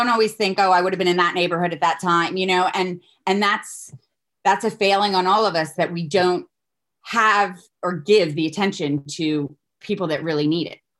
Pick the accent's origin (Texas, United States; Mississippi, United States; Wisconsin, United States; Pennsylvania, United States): Pennsylvania, United States; Philadelphia; And like, I'm from Philly. My bravado is very much a confident woman that can take anything on.